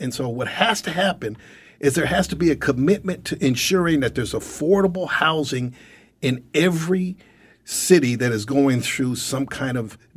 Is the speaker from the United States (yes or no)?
yes; Oakland, California, United States; I'm from East Oakland.